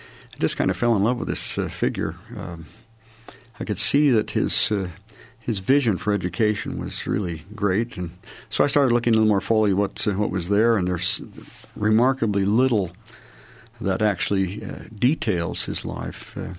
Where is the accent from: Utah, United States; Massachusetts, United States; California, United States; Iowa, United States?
Utah, United States; Bountiful; I'm from Bountiful originally. Grew up there and served a mission in Scotland.